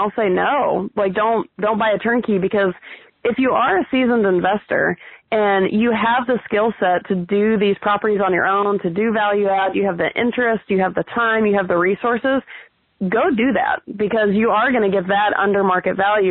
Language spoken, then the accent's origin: English; Atlanta, Georgia, United States; and I was from Atlanta.